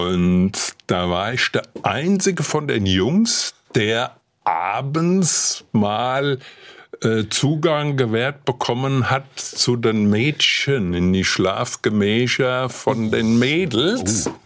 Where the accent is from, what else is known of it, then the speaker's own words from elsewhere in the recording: Burgholzhausen, Hesse, Germany; Burgholzhausen vor der Höhe.